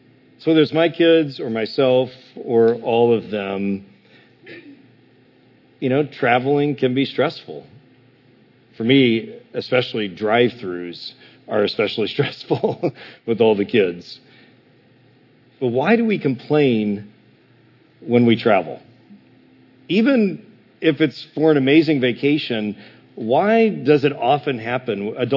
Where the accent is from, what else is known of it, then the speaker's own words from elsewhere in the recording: Illinois, United States; No shame on Iowa. I'm from Illinois. It's not much different.